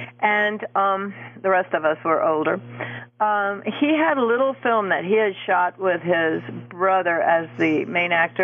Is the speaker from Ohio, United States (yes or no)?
no; Fort Worth, Texas, United States; I grew up in Fort Worth, Texas. I'm the oldest of five. I have four brothers. And that's where I grew up.